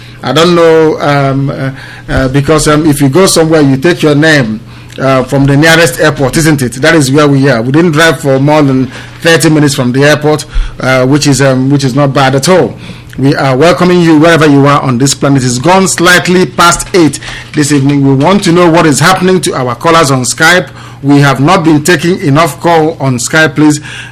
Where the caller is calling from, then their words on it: Dallas, Texas, United States; We are calling from the Dallas-Fort Worth area.